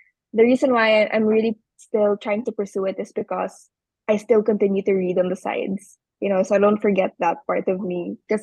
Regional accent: Bacolod, Western Visayas, Philippines; I'm from Bacolod, Negros Occidental in Region 6.

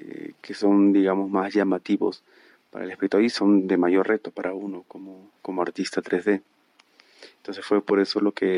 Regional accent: Peru; soy peruano y tengo 35 años.

